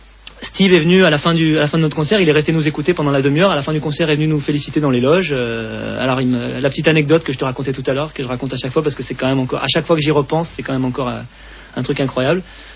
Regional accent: Lyon, Auvergne-Rhône-Alpes, France; Quand on est lyonnais, qu'on fait une radio à Lyon.

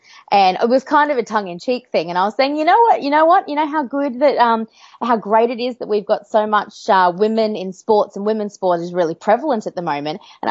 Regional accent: Queensland, Australia; also born or lived in Adelaide, Australia; I'm actually from Central Queensland originally, and then went to Adelaide for 3 years doing radio, and then ended up on the coast.

